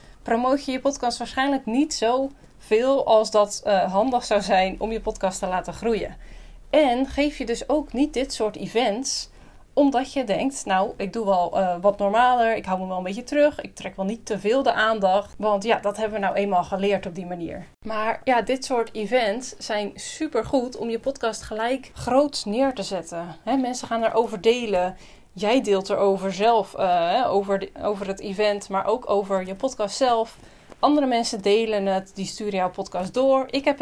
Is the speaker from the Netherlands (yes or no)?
yes; Netherlands; En ik denk dat dat komt omdat wij als Nederlanders vrij bescheiden zijn.